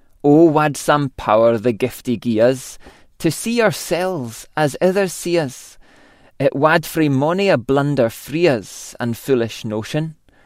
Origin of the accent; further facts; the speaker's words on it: Greenock, Scotland, United Kingdom; My hometown of Greenock on the River Clyde is home to the oldest Burns Club in the world, known as the Mother Club.